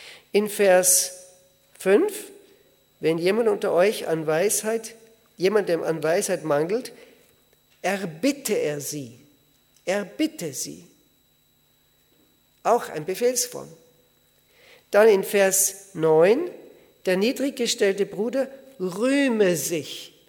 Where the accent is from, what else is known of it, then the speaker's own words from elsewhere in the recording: Austria; Und dort in der Gegend von Österreich, wo ich aufgewachsen bin, da heißt, ist das in Dialekt, heißt dann Pfirti.